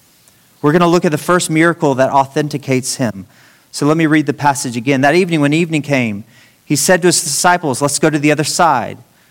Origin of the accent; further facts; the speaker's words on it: Dallas, Texas, United States; I grew up in Dallas, Texas. My father was a law professor at SMU.